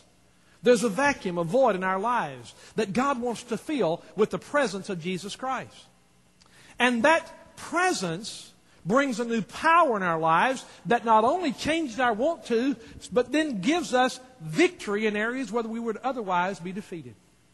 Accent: Texas, United States; Now, I know because you listen to my accent, most of you folks thought I was from New York, but I'm really not. I am from Texas.

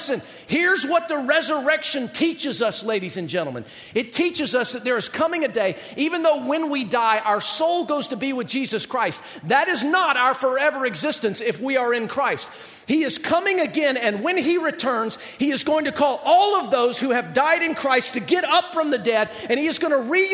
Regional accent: Georgia, United States; Just remember, I'm from Georgia. An amen to me is like sick 'em to a bulldog.

